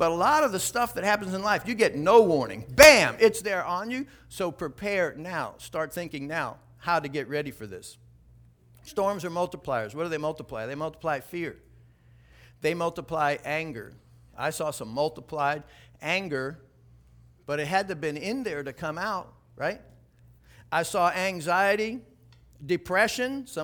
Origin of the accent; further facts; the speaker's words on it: Florida, United States; I was born in Florida, lived here pretty much my whole life.